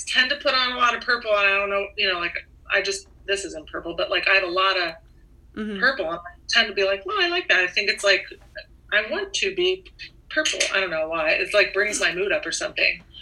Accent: Doylestown, Pennsylvania, United States; also born or lived in Abington, United States; I grew up in a town called Doylestown, Pennsylvania. It's in central Bucks County.

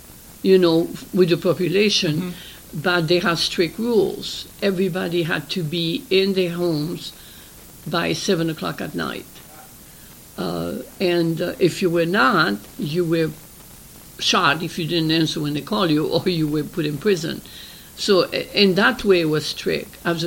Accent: France; moved away as an adult; now in San Francisco, United States; I grew up in France. I left San Francisco with my parents in 1935, and I came back to San Francisco in 1950.

